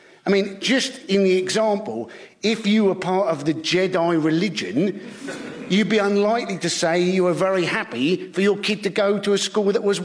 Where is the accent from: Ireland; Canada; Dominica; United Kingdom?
United Kingdom; South West England; I grew up in Cornwall, and there we regarded anybody from Devon as an immigrant.